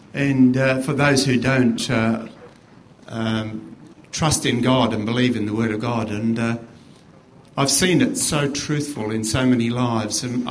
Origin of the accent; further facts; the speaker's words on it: Western Australia, Australia; born there; And so I was born in Western Australia as a consequence.